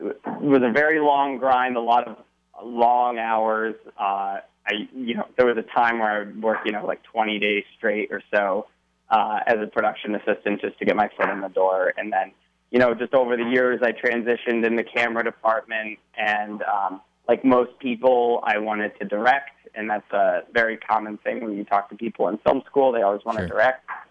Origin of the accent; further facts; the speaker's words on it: Annandale, Virginia, United States; Well, I grew up in Annandale. Annandale, Virginia, and I went to Annandale High School